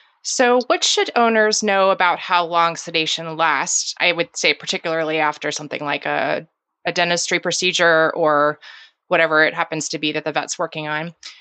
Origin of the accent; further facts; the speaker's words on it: Virginia, United States; Yes, I grew up in Virginia, and we, about a quarter mile away, we have a war cemetery.